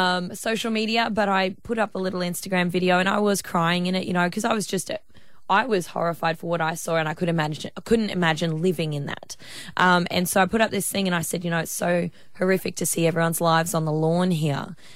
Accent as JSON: {"language": "English", "town": "Townsville", "region": "Queensland", "country": "Australia", "tie": "born or raised there", "moved": "yes", "said": "obviously Townsville is my hometown. Even though I don't live here anymore, I come back every month, for at least a week out of every single month just to be here."}